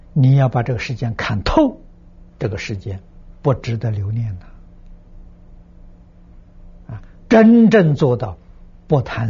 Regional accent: China; 我们中国人古人不干这个事情啊，中国人聪明啊，这是你现在世界上人都承认了啊。

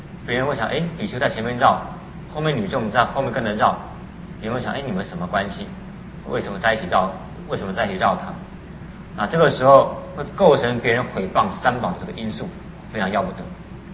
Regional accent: China; 我们中国人是没有了，我们是合在胸口。

